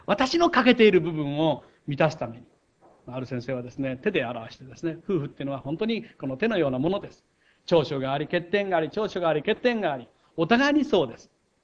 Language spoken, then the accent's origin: Japanese; Kochi, Japan; 土佐の高知で生まれ育った私とは